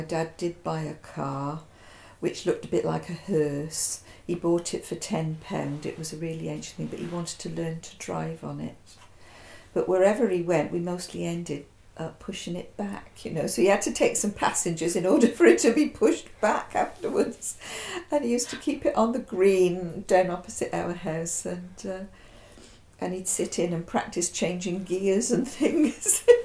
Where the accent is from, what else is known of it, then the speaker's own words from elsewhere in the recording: Wales, United Kingdom; accent: Monmouthshire; My accent, people have often been puzzled by it, because it's got a touch of Bristol, a touch of Gloucester, and a touch of Welsh.